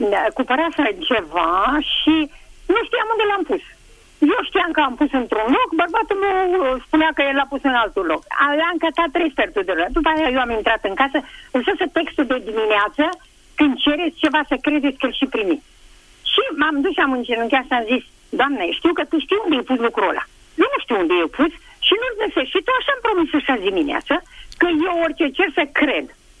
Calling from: Craiova, Dolj, Romania; de la Craiova și vă spun că fără rugăciune nu putem să rezolvăm.

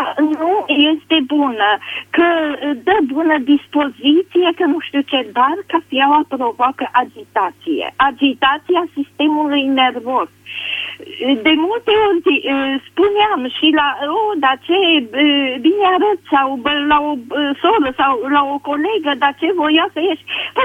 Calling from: Hunedoara, Hunedoara County, Romania; din Hunedoara.

